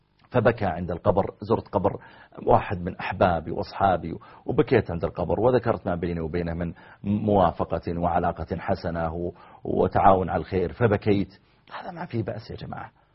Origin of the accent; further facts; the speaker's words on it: Saudi Arabia; شباب الشيعة اللي عندنا في السعودية